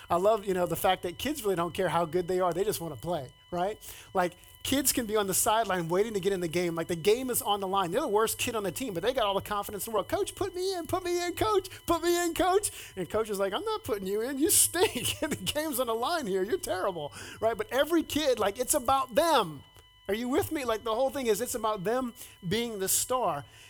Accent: Louisiana, United States; And I grew up in Louisiana where like in the summertime, it's like 95 degrees and 95% humidity.

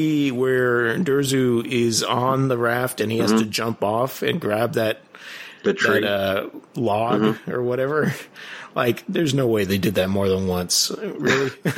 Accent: California, United States; obviously I'm from Southern California, I don't really know what snow sounds like

